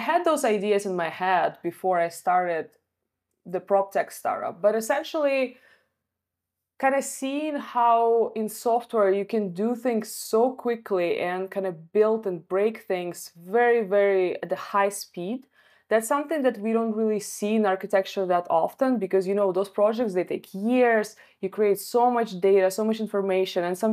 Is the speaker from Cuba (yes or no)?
no; Russia; English is a second language; moved away as an adult; now in Canada; I moved to Canada from Russia partially because I know that here there are more opportunities for the profession